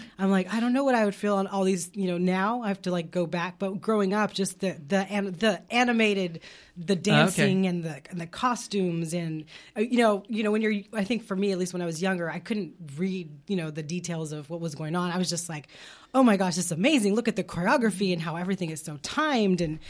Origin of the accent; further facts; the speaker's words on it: Los Angeles, California, United States; now in Austin, United States; I'm up. I'm from Los Angeles, California.